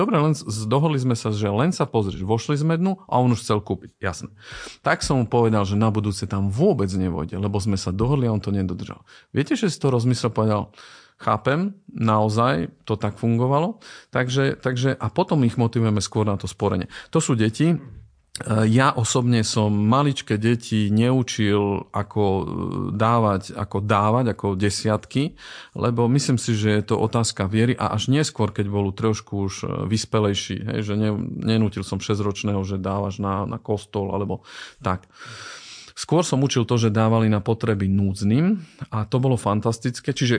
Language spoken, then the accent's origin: Slovak; eastern Slovakia, Slovakia; accent: eastern Slovak; ako u nás, na východe, aj počujete môj prízvuk, takže viete, že som z východu